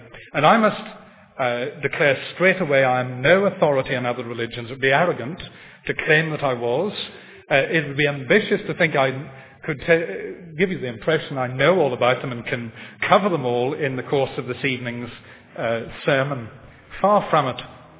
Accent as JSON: {"language": "English", "country": "United Kingdom", "said": "But I want to add to that, we mustn't think we're unique in this way as British people."}